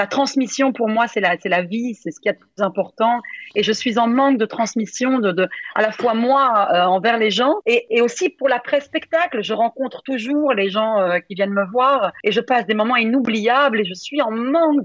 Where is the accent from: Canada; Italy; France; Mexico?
Italy; Et moi en tant qu'italienne qui ai besoin de bien manger